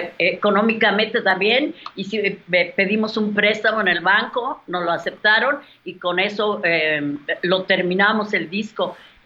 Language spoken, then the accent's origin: Spanish; Guadalajara, Jalisco, Mexico; obviamente soy de Guadalajara y crecí con el mariachi.